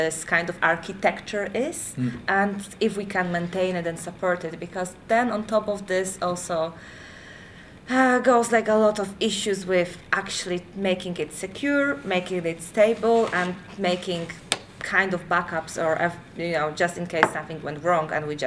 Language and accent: English; Poland; English is a second language; now in London, United Kingdom; So right now I'm based in London. However, probably you can guess by my accent that I'm not British. Originally I'm from Poland, and right now I'm just working in London.